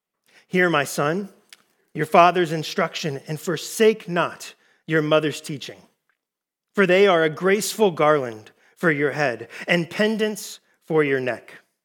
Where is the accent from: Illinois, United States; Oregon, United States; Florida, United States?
Florida, United States; I grew up in Florida with orange groves all around me.